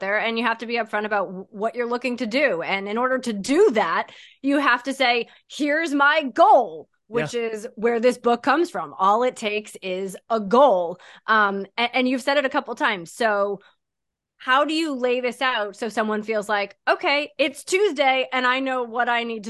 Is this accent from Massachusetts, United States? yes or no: yes; Massachusetts, United States; John and I get each other here because we both grew up in Mass.